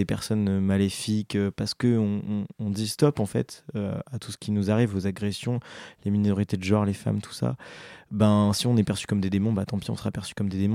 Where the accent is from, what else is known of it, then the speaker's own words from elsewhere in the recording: Grand Est, France; on vient de Haute-Marne et à côté de là où on a grandi il y a Chalindrey, c'est le village des sorcières.